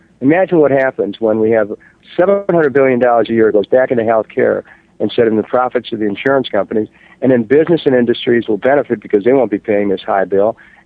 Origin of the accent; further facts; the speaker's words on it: Ohio, United States; when I was growing up in Ohio, there was a myth.